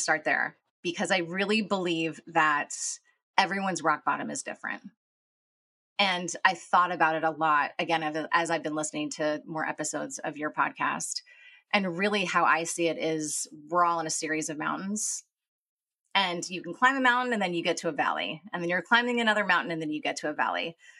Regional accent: Los Angeles, California, United States; So my story. I was born and raised in Los Angeles. I'm a twin. I grew up in kind of the entertainment industry.

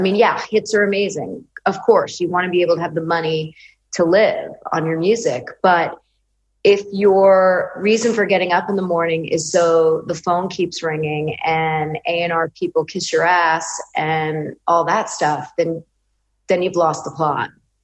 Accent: Westchester, New York, United States; Okay, well, I was raised in Westchester, New York

